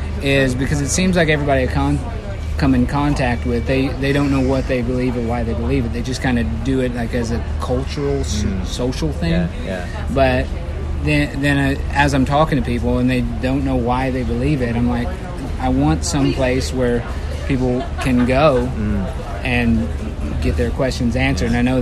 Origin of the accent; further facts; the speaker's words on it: Sapulpa, Oklahoma, United States; Okay. Well, I grew up in Sepulpa. It's a suburb of Tulsa, Oklahoma.